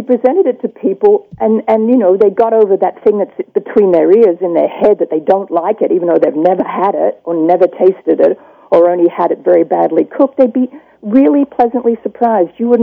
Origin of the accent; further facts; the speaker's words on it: Australia; moved away; When I was back home, I'm from Australia originally, I was in the butcher's store with my mother